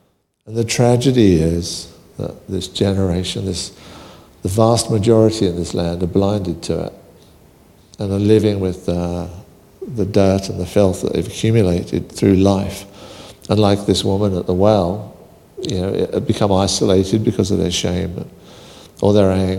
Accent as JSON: {"language": "English", "country": "United Kingdom", "said": "Very occasionally coffee, but I'm British, so it's mostly tea."}